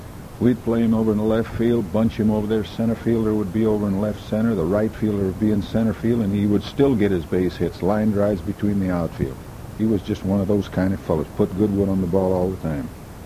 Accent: Mill Valley, California, United States; I was born in Mill Valley, California in 1908. That's across the bay from San Francisco. And I attended grammar school in Mill Valley

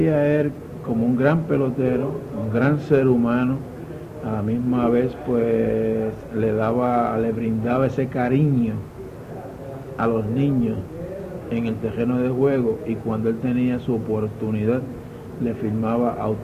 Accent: Guánica, Puerto Rico; Yo nací en un pueblo pequeño de Puerto Rico, en el área sur de Puerto Rico, Guánica, mi pueblo querido.

